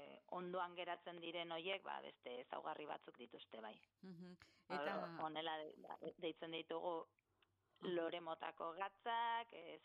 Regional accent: Basque Country, Spain; Ez, ni berez Gezalatz Bailarakoa naiz.

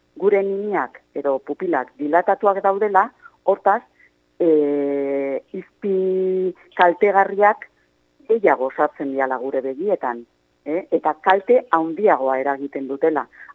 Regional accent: Irun, Basque Country, Spain; Ni ez naiz hemengoa, ez naiz berakoa, irundarra naiz. Hau da, pues, hiri pixka bat handiagoko ba, baina gero ikasten ere kanpoan egon naiz, Barcelonan

